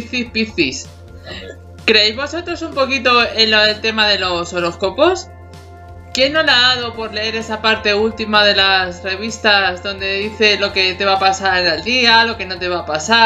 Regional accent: Linares, Andalusia, Spain; born there; now in Madrid, Spain; no sé si lo sabéis, pero no soy de Madrid.

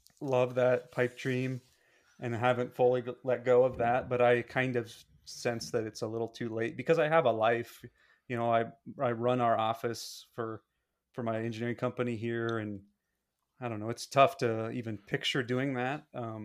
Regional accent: Dubois, Wyoming, United States; Growing up in Dubois, we actually played for Riverton because we didn't have a team.

